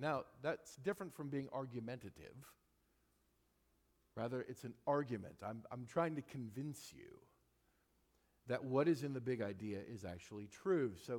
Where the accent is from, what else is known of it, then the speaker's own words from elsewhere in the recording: Nebraska, United States; I grew up in Nebraska. I grew up where the wind hurts your face on a regular basis in January.